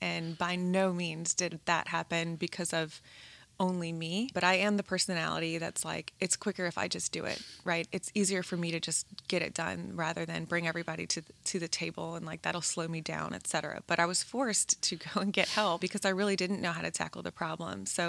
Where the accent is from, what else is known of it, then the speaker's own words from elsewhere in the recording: New Orleans, Louisiana, United States; I'm from Louisiana, I'm from New Orleans, moved to Baton Rouge, but I've never sort of worked in that side of the world